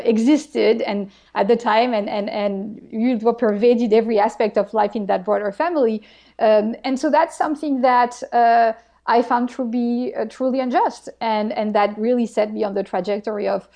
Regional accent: Marseille, Provence-Alpes-Côte d'Azur, France; my interest in power and inequalities, I think, really goes back to my time growing up in Marseille.

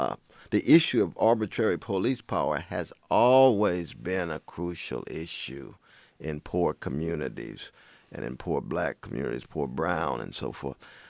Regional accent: Sacramento, California, United States; And here I'm from Sacramento, California. I'm very kind of comfortable in my skin.

